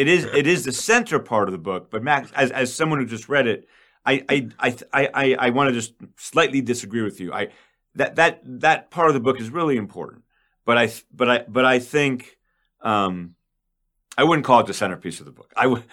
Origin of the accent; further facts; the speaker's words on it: Canada; now in United States; As a Canadian, I can tell you, Canada does not want to attack America. Former Canadian.